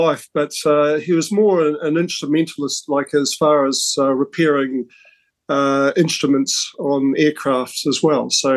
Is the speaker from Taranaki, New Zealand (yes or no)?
no; Invercargill, Southland, New Zealand; Born and bred in Invercargill.